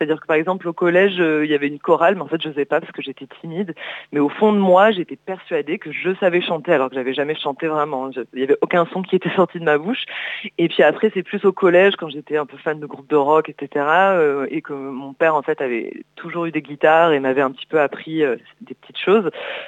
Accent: Hyères, Provence-Alpes-Côte d'Azur, France; je suis du Var, je suis née à Hyères

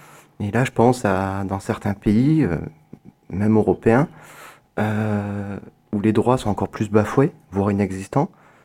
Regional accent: Marseille, Provence-Alpes-Côte d'Azur, France; moved away as an adult; Voilà, je suis originaire de Marseille et ça devenait invivable.

